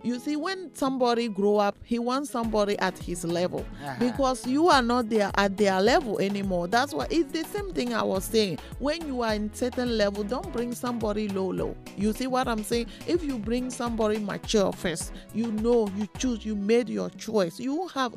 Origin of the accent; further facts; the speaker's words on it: Togo; English is a second language; now in United States; You see, for example, I'm from Togo. It's difficult to have a high school in Togo.